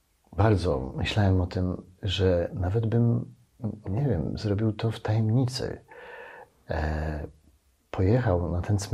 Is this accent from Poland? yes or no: yes; Silesian Voivodeship, Poland; Jestem bardzo poukładany, jestem Ślązakiem, więc u mnie wszystko jest takie akurat